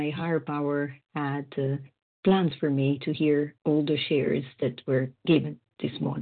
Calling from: Davis, California, United States; I am calling from Davis, California.

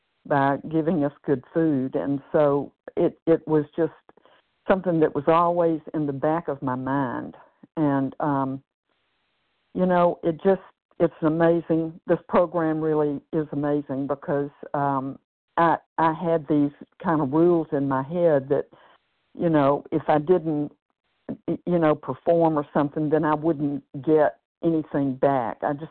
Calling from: Tennessee, United States; I'm calling from Tennessee this morning

